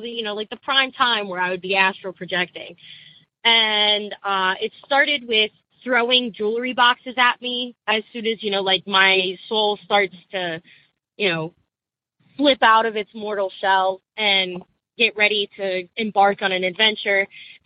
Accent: East Coast, United States; I am 25 and from the East Coast of America.

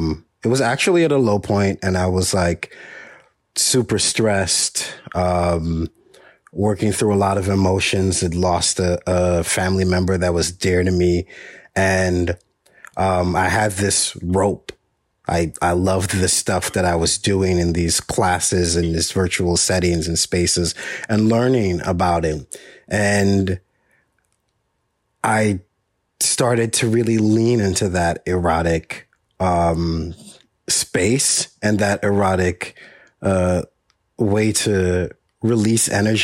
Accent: Dominica; because I grew up in the Caribbean in Dominica on a small farm on a house my father built with his own hands

